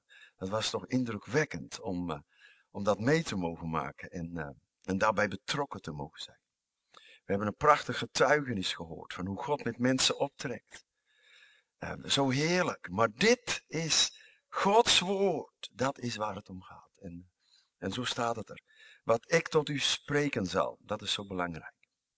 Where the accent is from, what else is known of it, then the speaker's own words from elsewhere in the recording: Netherlands; Ik ben zeer beperkt. Ik ben een Nederlander.